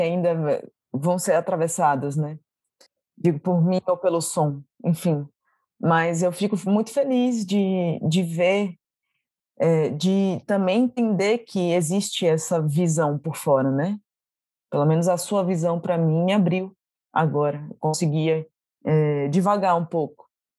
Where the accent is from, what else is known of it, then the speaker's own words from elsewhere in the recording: Bahia, Brazil; eu sou baiana, é isso aqui que eu vou representar porque eu nasci aqui